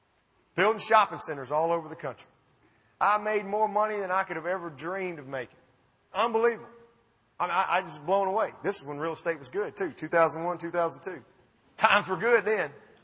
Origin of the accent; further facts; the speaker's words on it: Alabama, United States; And we're all from Alabama and all of our family was there. And now I'm fixing to load up and take my wife and three grandchildren. We've never even lived out of Alabama.